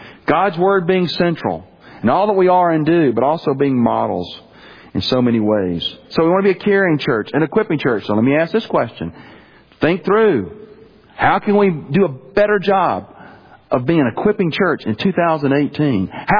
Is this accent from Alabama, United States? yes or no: yes; Birmingham, Alabama, United States; when I grew up in Birmingham, Alabama, my whole extended family was right there. I didn't have to go anywhere for Christmas.